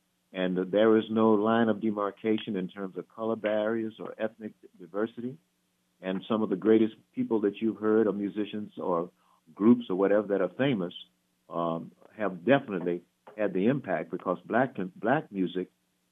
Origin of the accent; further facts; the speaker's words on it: Houston, Texas, United States; And being a Texan myself, being from Houston